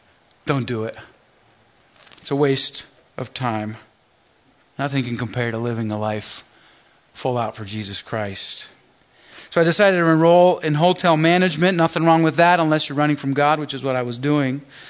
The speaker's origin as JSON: {"language": "English", "country": "Spain", "tie": "born or raised there", "said": "I was born and raised in Spain, and my parents are missionaries there to this day, going on 40 years. I was born and raised in the church."}